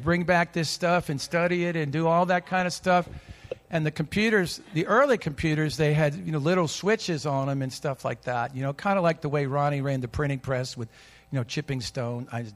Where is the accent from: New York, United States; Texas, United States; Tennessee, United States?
New York, United States; Long Island; So any case, I grew up in Long Island and whatever, and my dad was an engineer.